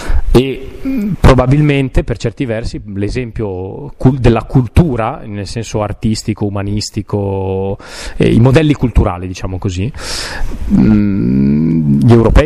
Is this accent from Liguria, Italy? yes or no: yes; Genoa, Liguria, Italy; io non sono milanese, Genova, quindi prendiamo perché sono di Genova, la mia appartenenza di genovese, la mia appartenenza genovese